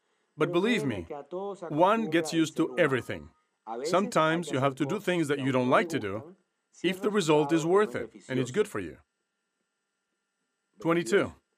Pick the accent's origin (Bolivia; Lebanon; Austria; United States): Bolivia; We are from Bolivia.